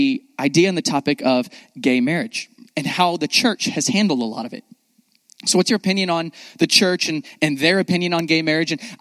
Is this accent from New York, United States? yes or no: no; Austin, Texas, United States; Like I grew up in Austin. The weirder, the better in my mind.